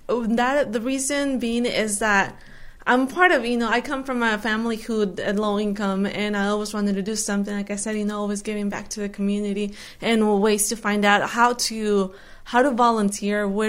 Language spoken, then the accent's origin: English; Selma, California, United States; No, I'm actually from Selma area, I guess. Fresno County, I guess you would call it. I graduated from Selma High School, went to Fresno Pacific, been here 5 years already.